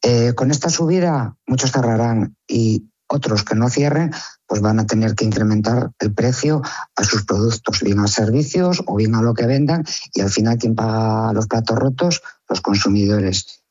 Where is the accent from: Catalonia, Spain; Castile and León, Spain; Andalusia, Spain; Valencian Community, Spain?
Castile and León, Spain; León; Yo soy de León y os puedo decir que tengo un centro de belleza, lo tengo en el centro de León